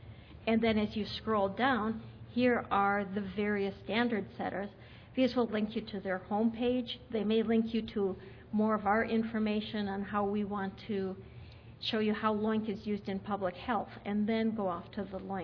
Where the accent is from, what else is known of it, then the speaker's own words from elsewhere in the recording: Minnesota, United States; I'm from Minnesota. This is probably as warmly as I can dress when I have to come down to Atlanta.